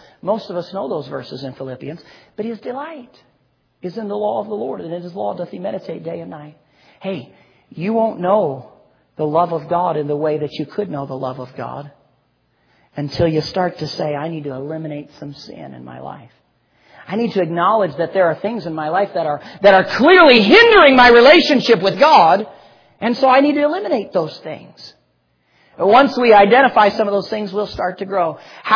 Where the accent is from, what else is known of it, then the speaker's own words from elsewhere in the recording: Minneapolis, Minnesota, United States; I grew up in Minneapolis under Pastor Monty's ministry, and grew up there and got saved at the park just outside of Minneapolis, Brooklyn Park, Minnesota.